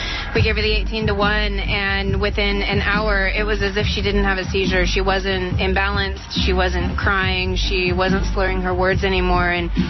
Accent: Ukiah, California, United States; a friend that I grew up with in Ukiah

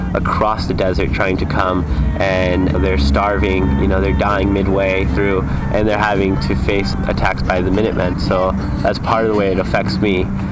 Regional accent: Los Angeles, California, United States; originally I'm from Los Angeles.

